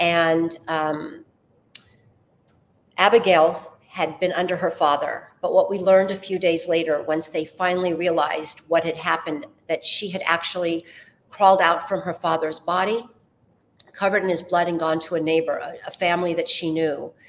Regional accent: California, United States; also born or lived in Israel; I grew up in California. I got married. I lived in Israel for many years. Then I moved back to the States.

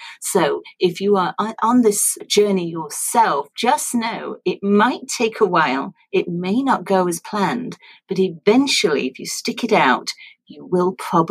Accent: Sheffield, Yorkshire and the Humber, United Kingdom; our heroes are leaving Sheffield in Yorkshire, which is my hometown, and going off to Europe to battle bad guys and ne'er-do-wells over there

